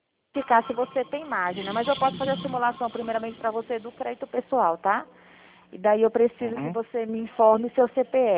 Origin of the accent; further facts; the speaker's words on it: Franco da Rocha, São Paulo, Brazil; Ah, tá, porque eu sou daqui de São Paulo, né?